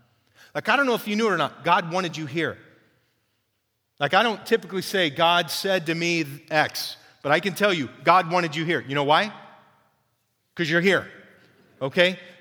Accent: Fresno, California, United States; But they go, hey man, where are you from? I go, I'm from Fresno. Fresno, at least it's not Bakersfield, right?

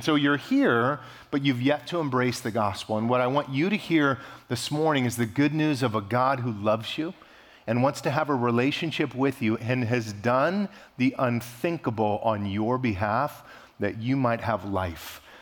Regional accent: Fresno, California, United States; Like many of you, I grew up here in the Fresno, Clovis area.

